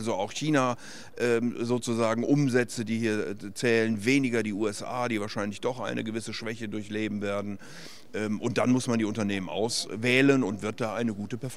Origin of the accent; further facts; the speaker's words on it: Rhineland, Germany; bin ja auch Rheinländer